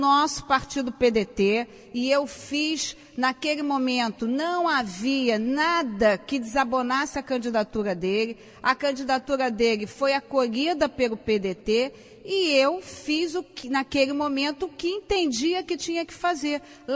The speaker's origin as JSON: {"language": "Portuguese", "town": "Penha", "region": "Rio de Janeiro", "country": "Brazil", "tie": "born or raised there", "said": "Eu sou uma mulher de 61 anos, eu sou cria da Penha, sou fruto da escola pública, sou filha de imigrantes portugueses, dono de padaria"}